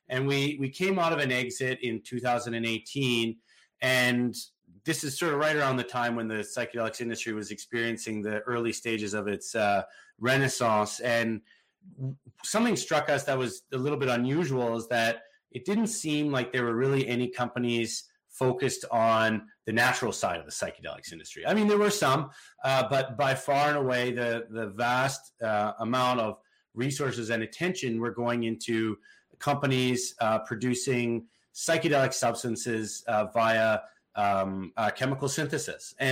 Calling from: West Vancouver, British Columbia, Canada; From my house in beautiful West Vancouver, British Columbia.

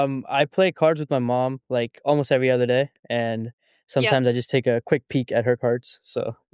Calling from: North Carolina, United States; I'm just at home in North Carolina.

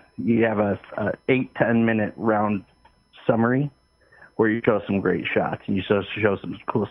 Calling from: Michigan, United States; from Michigan.

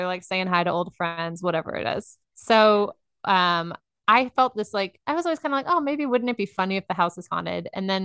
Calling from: Dallas, Texas, United States; I am in Dallas, Texas.

